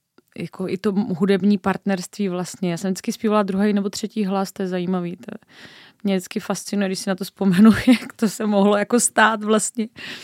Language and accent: Czech; České Budějovice, South Bohemian Region, Czechia; dětský sbor, do kterého jsem chodila, když jsem byla malá … v Českých Budějovicích, který jsem vlastně, kde jsem absolvovala celé své dětství